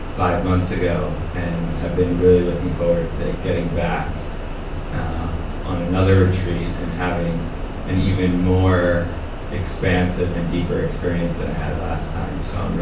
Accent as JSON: {"language": "English", "region": "New York", "country": "United States", "moved": "yes", "lives_now": "Japan", "said": "I am a New Yorker. I am originally from New York, but I've lived in Japan the last 8 years, and that's where I'm coming from today."}